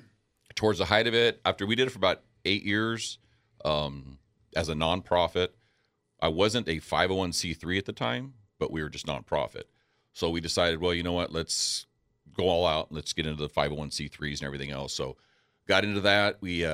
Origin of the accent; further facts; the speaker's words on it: Chula Vista, California, United States; Gone as a kid with neighbors, they kind of got me into it growing up in Chula Vista.